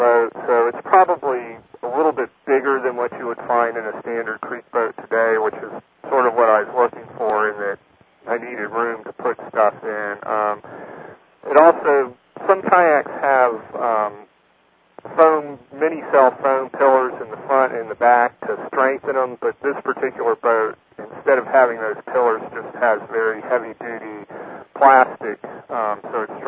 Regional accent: Virginia, United States; also born or lived in Idaho / Washington; since I'm originally from Virginia, but since I've lived in the West, I've lived in eastern Idaho, and I've lived in eastern Washington.

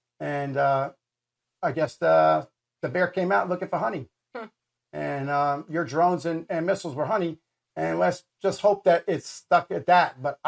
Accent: United States; They actually have I'm American, obviously, and a military person.

